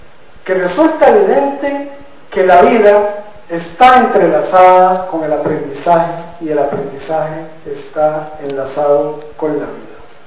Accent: Costa Rica; me encargaron a mí, yo soy costarricense, continuar la labor de la profesora

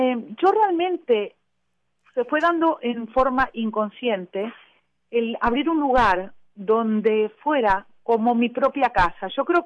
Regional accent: Buenos Aires, Argentina; moved away as an adult; Mira, yo tengo que decirlo que yo realmente, cuando me fui de Argentina, mis amigos, que me conocían muy bien, me decían … ¿cómo tú vas a hacer para vivir en otro país con lo porteña que tú eres, con lo que amas Buenos Aires?

